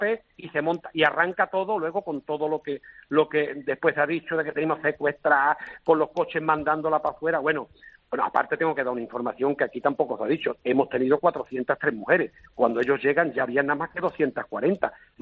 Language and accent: Spanish; Almonte, Andalusia, Spain; que soy de Almonte y llevo toda la vida.